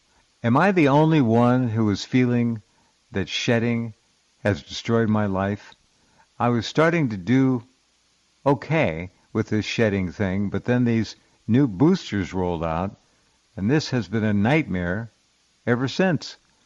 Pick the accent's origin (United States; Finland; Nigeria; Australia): Finland; English is a second language; now in Spain; I am living in Spain, where there is one of the world's highest jab rates, so it is bad here. I'm originally from Finland.